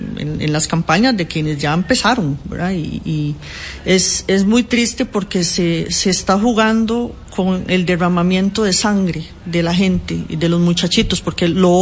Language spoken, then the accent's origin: Spanish; Costa Rica; ese es otro indicador de cómo hemos cambiado como sociedad costarricense